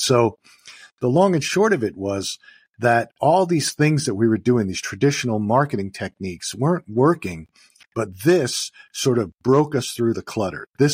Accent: New York City, New York, United States; So I originally a New Yorker, born and raised in the Bronx, in the shadow of Yankee Stadium. So I grew up as a sports enthusiast

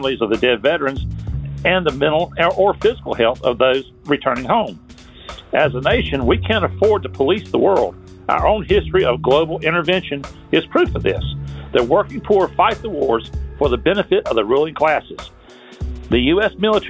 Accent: Cherryville, North Carolina, United States; I'm from Cherville, North Carolina.

